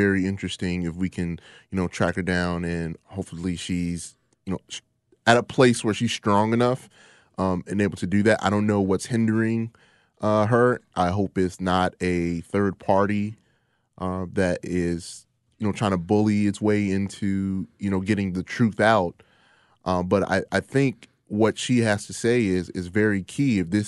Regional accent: United States; me being an American black man

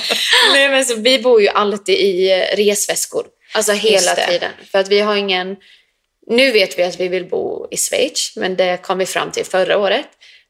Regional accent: Jönköping, Jönköping County, Sweden; Och jag kommer ju från Jönköping.

